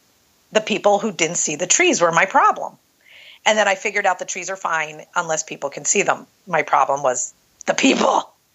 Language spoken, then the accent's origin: English; New York, United States; So I am a funny little barely 5'4", New York Jew. I think he can hear it, right? I can't rub that off on me.